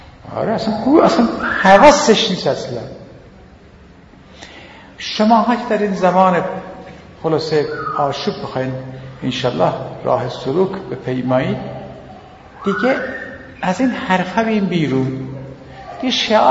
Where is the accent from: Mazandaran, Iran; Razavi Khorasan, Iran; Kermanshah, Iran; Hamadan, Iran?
Hamadan, Iran; Bahar; گفتم اهل همدانم. از خودش اطرافش گفتم از بهارم.